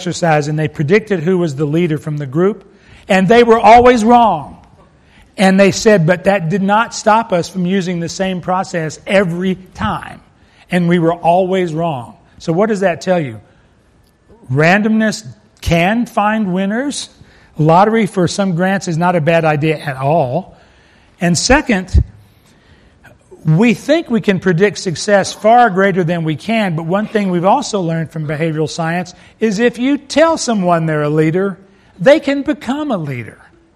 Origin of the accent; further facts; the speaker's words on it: Arkansas, United States; no offense to Division II, I'm from Arkansas